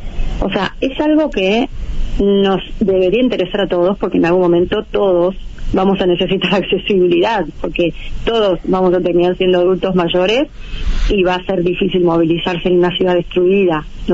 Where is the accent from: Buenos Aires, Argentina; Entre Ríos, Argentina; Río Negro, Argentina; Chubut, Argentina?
Buenos Aires, Argentina; Almagro; Y una tarde yo paseaba por mi barrio, yo soy de Almagro